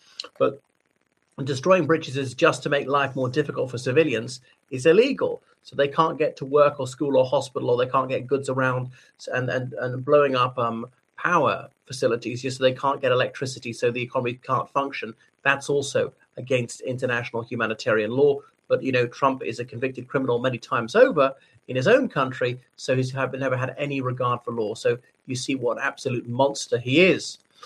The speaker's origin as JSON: {"language": "English", "country": "Ireland", "said": "from Ireland."}